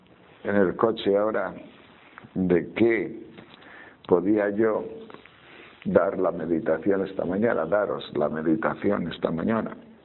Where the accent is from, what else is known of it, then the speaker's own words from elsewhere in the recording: Tejerina, Castile and León, Spain; a mi gente de Tejerina, que es mi pueblo